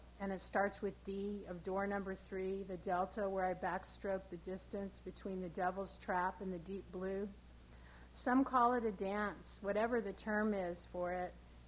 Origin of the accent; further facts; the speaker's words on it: Texas, United States; born there; also born or lived in Indiana; I was born in Texas, and when I moved to Indiana, I was really surprised by the 4 very distinct seasons.